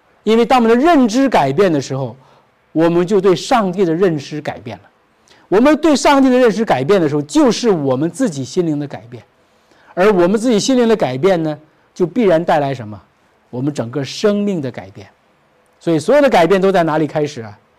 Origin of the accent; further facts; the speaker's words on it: China; 这是我们中国人的传统